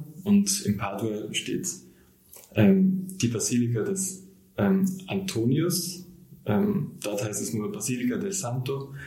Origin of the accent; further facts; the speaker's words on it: Burgenland, Austria; moved away as an adult; also born or lived in Vienna; now in Leipzig, Germany; Ich bin aufgewachsen ganz im Osten von Österreich im Burgenland. Habe dann in Wien studiert, Sprache und Literatur studiert und Bin jetzt in meinem letzten Semester am Literaturinstitut in Leipzig